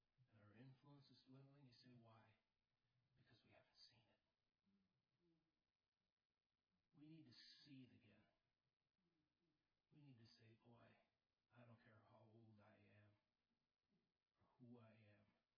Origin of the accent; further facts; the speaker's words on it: Chicago, Illinois, United States; She's from Argentina. We're from Chicago.